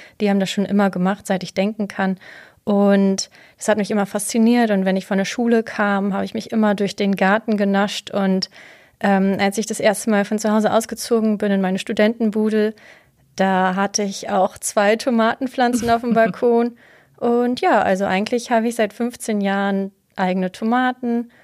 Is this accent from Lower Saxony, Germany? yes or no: yes; Lower Saxony, Germany; ich bin 35. Ich komme aus dem Emsland. Das ist meine Heimat. Und seit etwa 15 Jahren lebe ich in Ostfriesland.